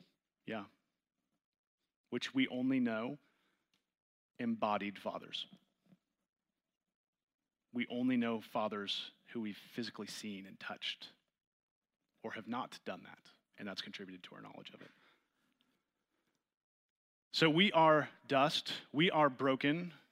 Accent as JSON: {"language": "English", "region": "Scotland", "country": "United Kingdom", "accent": "Scottish", "said": "Maybe that's my Scottish accent coming out finally."}